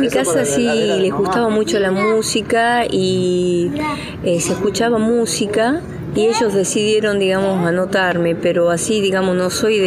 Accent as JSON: {"language": "Spanish", "country": "Argentina", "said": "yo soy de Argentina"}